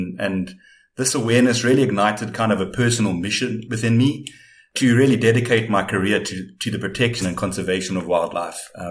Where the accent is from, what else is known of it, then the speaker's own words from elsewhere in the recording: Lowveld, South Africa; growing up in the Lowveld of South Africa